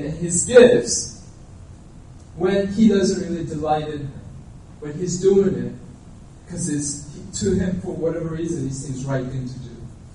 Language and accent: English; New York City, New York, United States; Because growing up in New York City, I thought I had to look very mean in order to be not to pick, you know, get picked on.